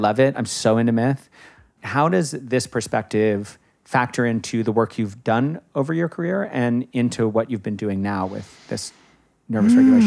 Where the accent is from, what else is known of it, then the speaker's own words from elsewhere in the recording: United States; especially as an American, where we have a very individualistic culture